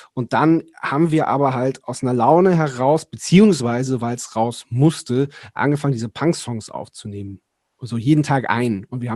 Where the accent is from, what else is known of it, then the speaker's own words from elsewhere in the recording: Lower Saxony, Germany; Wir kommen ja da aus dem Landkreis, wo Gorleben ist, dass das Atommüll-Zwischenlager und das geplante Endlager